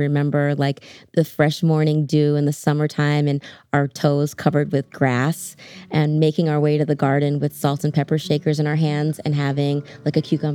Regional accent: Connecticut, United States; now in Miami, United States; I'm originally from Connecticut, and I currently live in Miami, Florida.

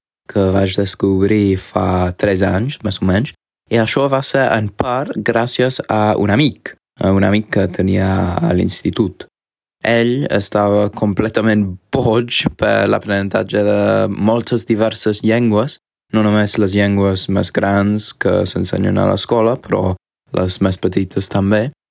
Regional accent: England, United Kingdom; Catalan is a second language; tinc 21 anys i sóc anglès.

